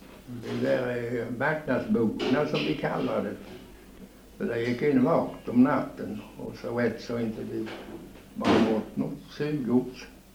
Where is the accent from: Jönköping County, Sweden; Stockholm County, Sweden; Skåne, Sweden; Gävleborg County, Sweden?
Skåne, Sweden; Torup; born there; jag är född i Torup. På en plats. Här ute i Torup.